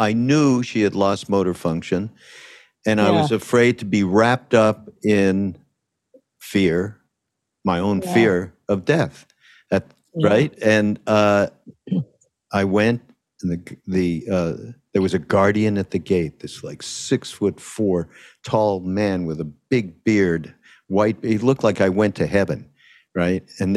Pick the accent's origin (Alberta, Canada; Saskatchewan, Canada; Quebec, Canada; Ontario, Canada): Quebec, Canada; Montreal; and I'm from Montreal, so I spoke French.